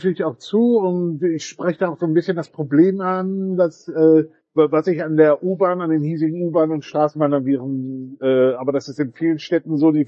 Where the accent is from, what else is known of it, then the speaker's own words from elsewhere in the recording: Taipei, Taiwan; wir kommen aus dem Großraum Taipei, wo ja auch noch Taoyuan und Keelung so zugehören.